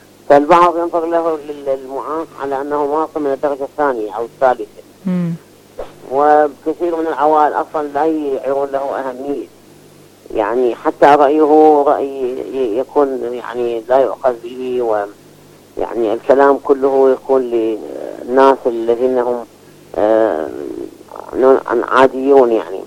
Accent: Iraq; عندنا بالعراق

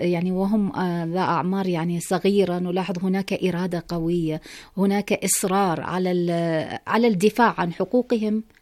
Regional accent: Gaza, Gaza Strip, Palestine

